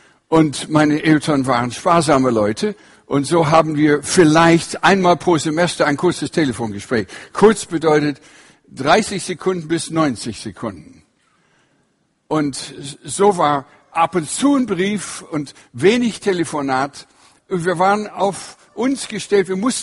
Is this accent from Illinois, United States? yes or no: no; Washington, United States; Ich bin aufgewachsen im Nordwesten, angrenzend an Kanada ist der Bundesstaat Washington. Und von der Mitte, von diesem Bundesstaat, bin ich gekommen